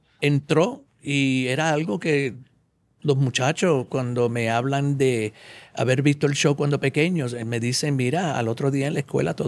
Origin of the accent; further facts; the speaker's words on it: Puerto Rico; nosotros como puertorriqueños, como latinos